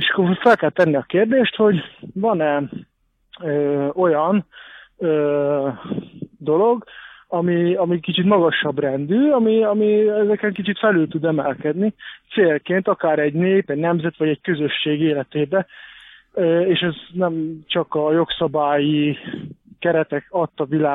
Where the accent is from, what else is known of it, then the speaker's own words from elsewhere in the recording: Hungary; illik tudni, mert magyar vagyok